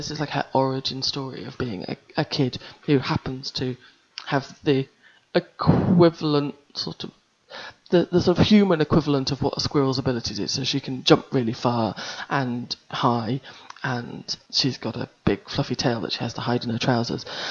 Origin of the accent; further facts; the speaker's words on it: United Kingdom; as British home educators, we needed to hear more voices.